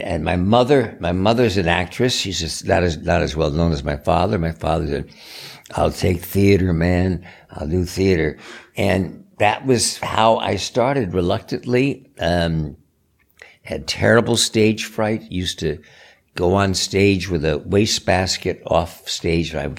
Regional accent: East Coast, United States; Well, I grew up in the East Coast. People always assume because of my father, Kirk, that I grew up in California, but my parents got divorced when I was 5 or 6, so I grew up in the East Coast.

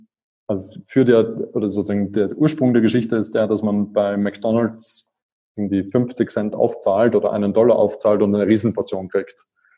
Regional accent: Vienna, Austria; Ich bin Wiener, bin dort vor 37 Jahren geboren worden. Ich bin dort aufgewachsen. Ich bin dann auch dort zur Uni gegangen.

